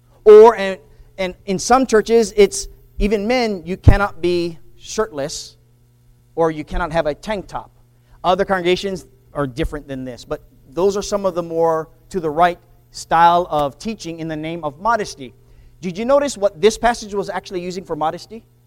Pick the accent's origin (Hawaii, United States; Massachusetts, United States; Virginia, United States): Hawaii, United States; I grew up in Hawaii. Everybody swims in the ocean.